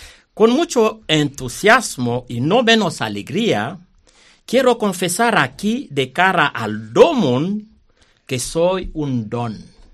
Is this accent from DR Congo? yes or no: yes; DR Congo; now in Segovia, Spain; soy sacerdote de la República Democrática del Congo. Estoy aquí en Segovia